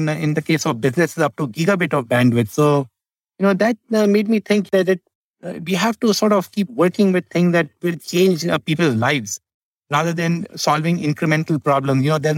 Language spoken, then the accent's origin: English; India; I grew up in India. My father was a civil servant